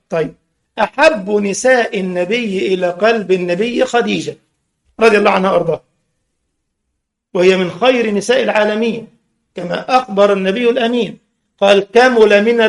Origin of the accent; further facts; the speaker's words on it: Egypt; عندنا في مصر يقول لك التكرار بيعلم الحمار